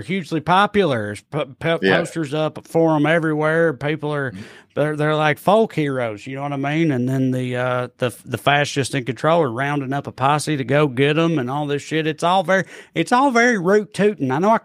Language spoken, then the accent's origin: English; Tennessee, United States; let's move from your adopted home state into my home state, Tennessee